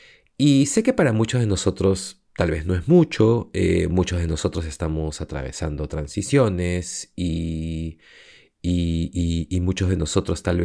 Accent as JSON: {"language": "Spanish", "region": "Lima", "country": "Peru", "tie": "born or raised there", "said": "me acuerdo que solía coger el auto e irme a la playa y crecí en Lima, así que siempre estaba ahí."}